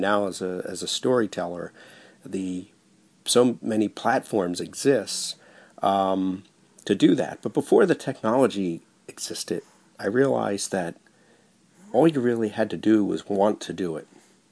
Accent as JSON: {"language": "English", "town": "Philadelphia", "region": "Pennsylvania", "country": "United States", "tie": "born or raised there", "said": "which was happened to be growing up in Philadelphia at Frankfort Avenue and Allegheny Avenue. Oh, Kensington Avenue and Allegheny Avenue."}